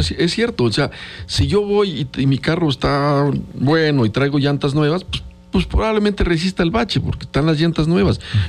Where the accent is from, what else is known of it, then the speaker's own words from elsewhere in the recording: Pachuca, Hidalgo, Mexico; yo soy de Pachuca y de repente ando ahí por un bulevar ahí